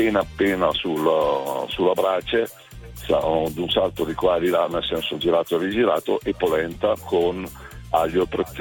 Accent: Sarnico, Lombardy, Italy; Sono di Sarmico, dal Lago di Seo

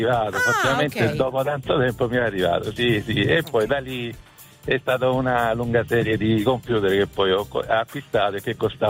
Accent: Spadafora, Sicily, Italy; Io chiamo dalla provincia di Messina, precisamente sto andando, io sono di Spadafora, un paesino della provincia di Messina, e sto andando al lavoro a Rometta Montagna, Rometta Superiore

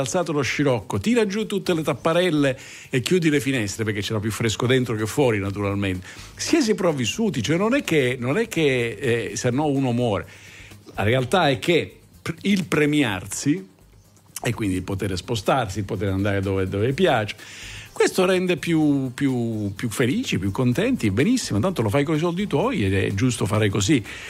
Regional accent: Palermo, Sicily, Italy; io sono cresciuto a Palermo, dove adesso non c'è quasi nessuno che non abbia l'aria condizionata.

